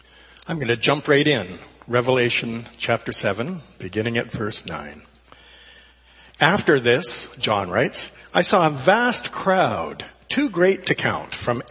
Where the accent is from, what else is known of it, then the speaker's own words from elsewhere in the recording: Ontario, Canada; Well, when I was a small boy growing up in Northern Ontario